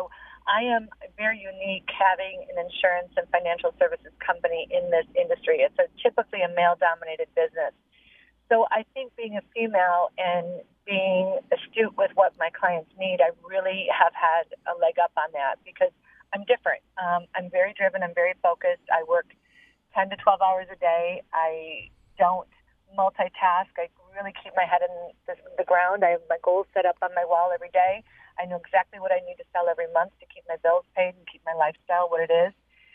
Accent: Midwest, United States; now in California, United States; I come from the Midwest. We work. I mean, we're working families.

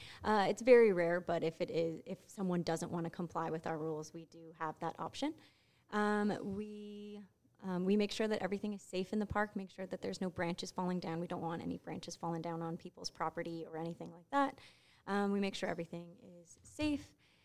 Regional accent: Oxnard, California, United States; I'm 27 years old. I'm from Oxnard. I went to Ventura College and I studied geography.

